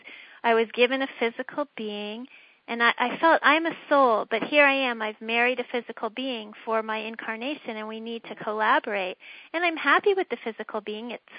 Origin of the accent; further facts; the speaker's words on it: Washington, District of Columbia, United States; And I grew up in Washington, D.C., so, you know, I had in my mind certain things were very serious.